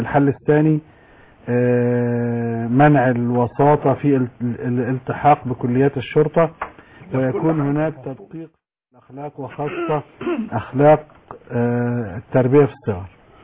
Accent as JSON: {"language": "Arabic", "town": "Shibin El Kom", "region": "Monufia Governorate", "country": "Egypt", "said": "وانا مش من سيناء، انا من شبين الكون، من شبين الكون،"}